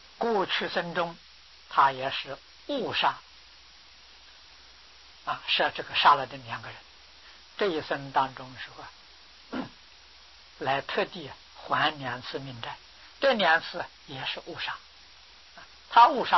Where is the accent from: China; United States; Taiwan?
China; 也是我们中国人常讲的不义之财